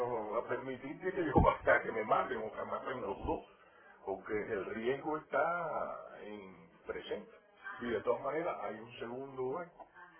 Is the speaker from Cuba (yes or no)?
yes; Cuba; now in United States; Nosotros vinimos en un avión de Cubana, de Cuba para acá, para los Estados Unidos